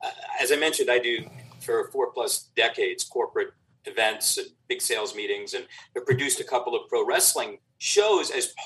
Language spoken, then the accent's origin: English; New York, United States; I grew up in New York on the East Coast when it was the WWWF.